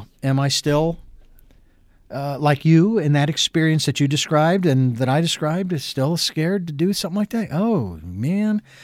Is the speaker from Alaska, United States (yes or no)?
no; Phoenix, Arizona, United States; I was in Boise, Idaho at the time, born and raised in Phoenix.